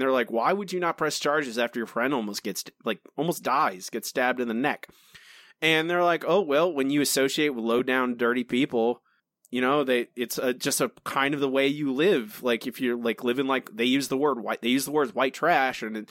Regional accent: Florida, United States; I grew up in rural Florida in a place that is not too unlike Woodstock, Alabama.

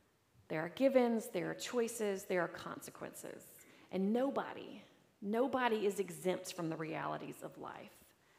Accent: United States; I am an American, after all

